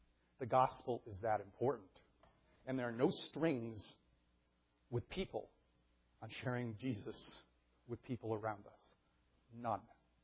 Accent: Scotland, United Kingdom; I'm Scottish, I can say that.

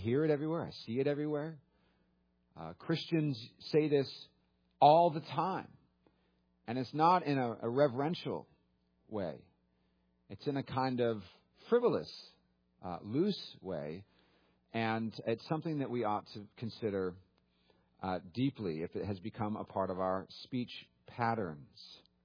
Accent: California, United States; now in US South; I grew up in California, but the one I learned when I moved to the South was gall dern.

